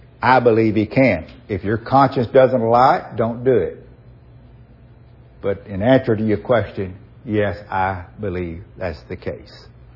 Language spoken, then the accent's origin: English; Port Arthur, Texas, United States; I know where I grew up in Port Arthur, Texas, where there were refineries